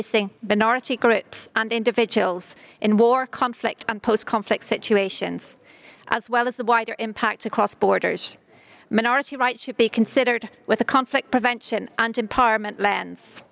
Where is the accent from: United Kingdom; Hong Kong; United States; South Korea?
United Kingdom; Northern Ireland; In Northern Ireland, my home country, progress on a range of minority rights issues has, as a result, been very slow